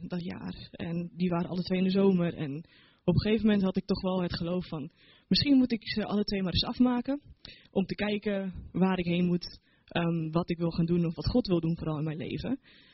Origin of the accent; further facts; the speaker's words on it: Putten, Gelderland, Netherlands; toen ik belijdenis deed bij mij in de kerk in Putten waar ik vandaan kom.